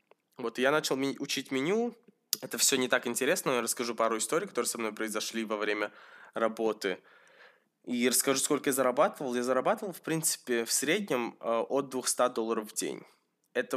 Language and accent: Russian; Russia; я говорю, я из России